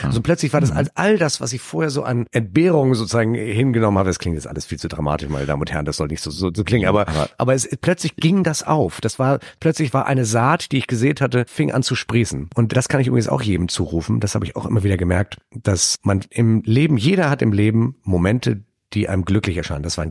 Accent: Turkey; Çok kalabalık, würde man sagen, als Türke.

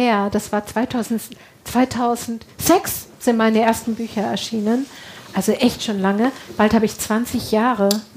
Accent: North Rhine-Westphalia, Germany; In Detroit war das noch viel, viel, viel schlimmer als bei uns im Ruhrgebiet.

